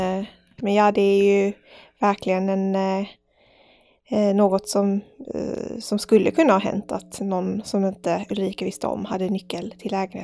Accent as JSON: {"language": "Swedish", "town": "Malmö", "region": "Skåne", "country": "Sweden", "tie": "born or raised there", "said": "jag är uppväxt i Malmö, storstad, så har det alltid varit liksom i mitt familjehem också"}